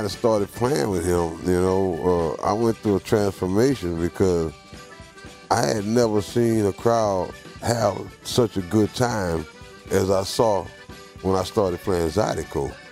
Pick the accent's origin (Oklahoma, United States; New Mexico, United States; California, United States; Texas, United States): Texas, United States; Port Arthur; Growing up in Port Arthur, Texas, in the projects, you know, it was the projects thing.